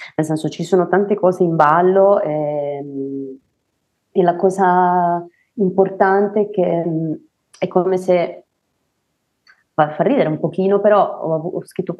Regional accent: Apulia, Italy; io vengo comunque dalla Puglia, il paese di Checozzalone

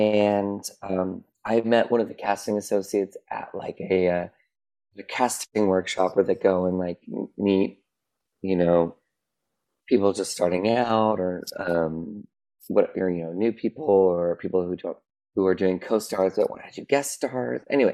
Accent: California, United States; what's hilarious is that when I grew up here in Southern California. No air conditioning at these old schools.

